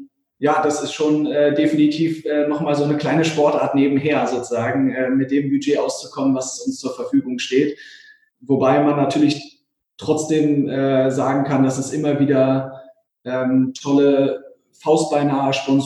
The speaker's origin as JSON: {"language": "German", "region": "Berlin", "country": "Germany", "tie": "born or raised there", "said": "hier in meiner Heimatstadt"}